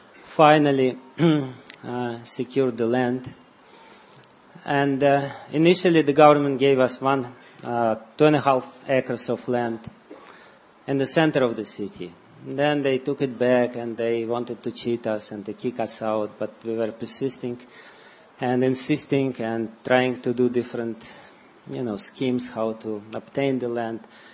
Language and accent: English; Russia; English is a second language; Because I'm from Russia